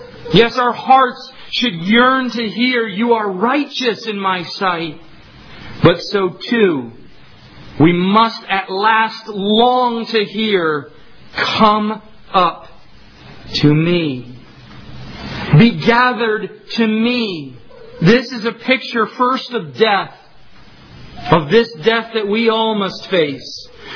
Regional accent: New York, United States; Sorry, most of you would say written. I'm from New York.

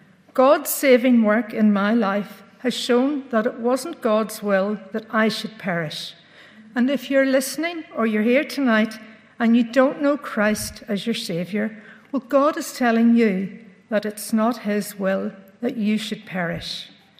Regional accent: Belfast, Northern Ireland, United Kingdom; I was born and brought up in Belfast, the middle of three girls.

